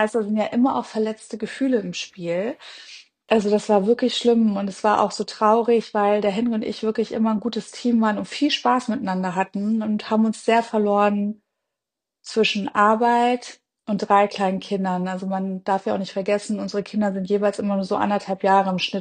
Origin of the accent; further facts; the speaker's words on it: Hanover, Lower Saxony, Germany; ich komme aus Hannover, aber wir haben schon irgendwie so trotzdem das Beste in Hannover aus beiden Welten gehabt. Also wir hatten ein kleines Häuschen mit einem Minigarten, wir haben so ein bisschen am Stadtrand gewohnt, es war grün